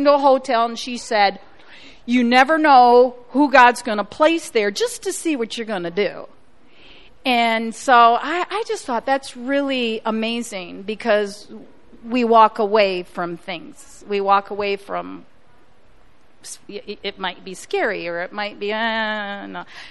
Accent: South Carolina, United States; I'm from South Carolina, so I come up when I can.

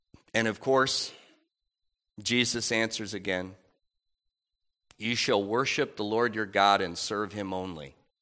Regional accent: Michigan, United States; She was from Illinois. I was from Michigan.

